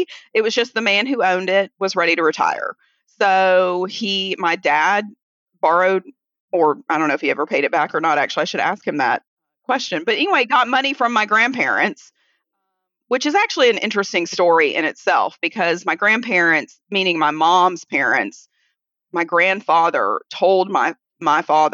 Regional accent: the South, United States; I'm from the South, if you can't tell.

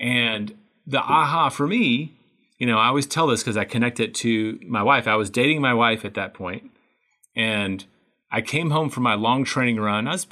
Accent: the South, United States; And I grew up in the South and I thought I should someday be able to, you know, solve the world's problems

